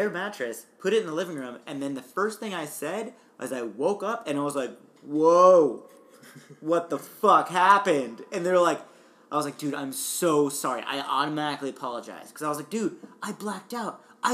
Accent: United States; I'm an American.

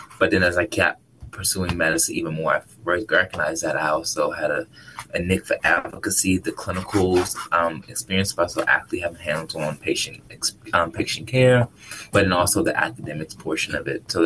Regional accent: Washington, District of Columbia, United States; I am born and raised in Washington, D.C. I am a city kid at nature.

